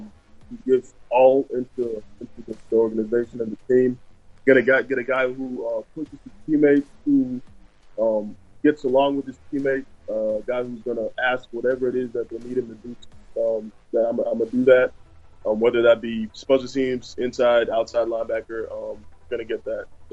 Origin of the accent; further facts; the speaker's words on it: Chicago, Illinois, United States; I'm from Chicago. I was born there. So getting the chance to go back home is so special.